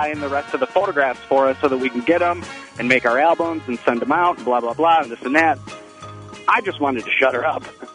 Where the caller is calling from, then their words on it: Rochester, New York, United States; Rochester, New York.